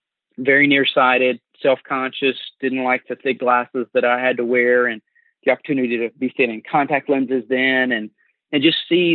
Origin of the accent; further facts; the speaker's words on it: Baton Rouge, Louisiana, United States; had a great job opportunity in my hometown of Baton Rouge with what was then Exxon Chemical.